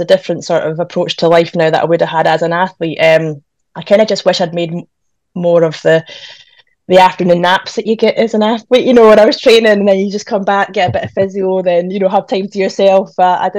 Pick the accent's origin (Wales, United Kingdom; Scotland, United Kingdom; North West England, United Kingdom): Scotland, United Kingdom; Perth; born there; because I was born in Perth, but it's my dad's fault.